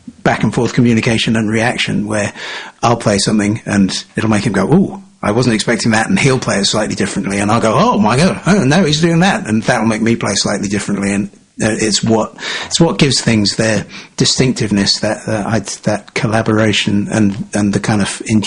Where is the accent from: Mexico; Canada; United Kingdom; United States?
United Kingdom; Oxford, South East England; We're both from Oxford or the Oxford area